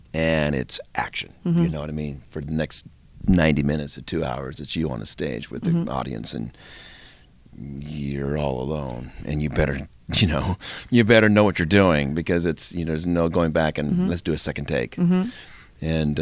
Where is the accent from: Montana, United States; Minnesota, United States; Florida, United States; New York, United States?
Montana, United States; I'm from Montana, and I wrote a whole script for it